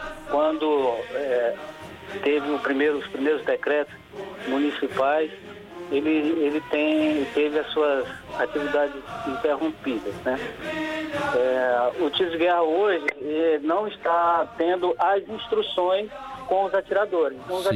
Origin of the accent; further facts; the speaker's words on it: Santa Luz, Bahia, Brazil; born there; also born or lived in Feira de Santana; É, eu sou baiano. Sim. Eu nasci no sertão da Bahia, em Santa Luz, né? E morei muito tempo em Feira de Santana